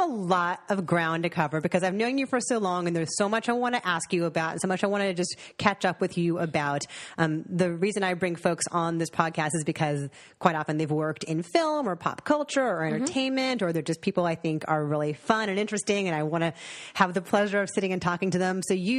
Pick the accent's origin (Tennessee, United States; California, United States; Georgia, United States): California, United States; Woodland Hills; We grew up in Woodland Hills, California, in the San Fernando Valley, way, way far west valley, like almost Calabasas.